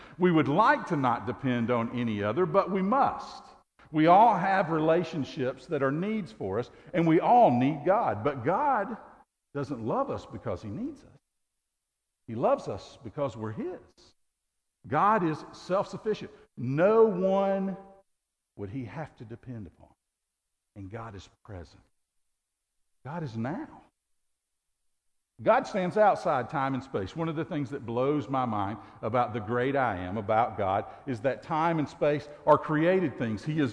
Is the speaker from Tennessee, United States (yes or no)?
yes; Tennessee, United States; moved away as an adult; now in Texas, United States; Most of my early years, up through 18, I spent my life in Tennessee in the same house. I grew up in Tennessee. The last 17 years, nearly two decades, I have been here in Texas.